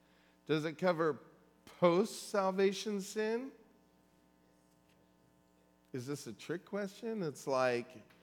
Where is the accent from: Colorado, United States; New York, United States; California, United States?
California, United States; Well, I'm from California.